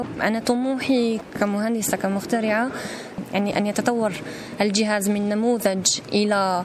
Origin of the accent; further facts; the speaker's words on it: Algeria; وطموحاتي كجزائرية أريد أن ينطلق